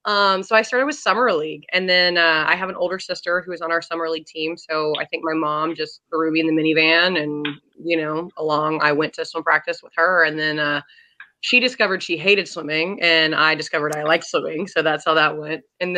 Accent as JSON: {"language": "English", "region": "Alabama", "country": "United States", "said": "So I actually didn't want to go to Auburn in the beginning, just because I'm from Alabama."}